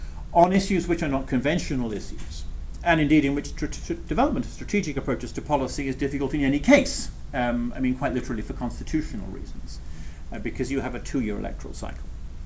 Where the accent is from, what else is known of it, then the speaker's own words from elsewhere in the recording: Edinburgh, Scotland, United Kingdom; And I said, I'm from Edinburgh in Scotland. I'm British.